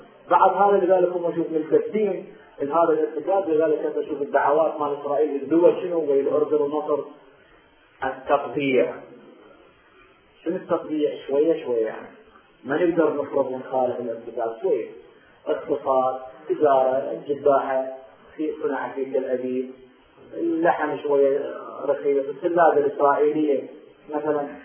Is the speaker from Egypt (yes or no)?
no; Iraq; عندنا بالعراق